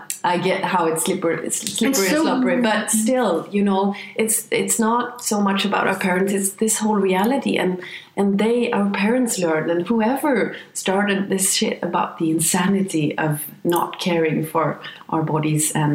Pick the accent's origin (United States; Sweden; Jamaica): Sweden; where I grew up in Sweden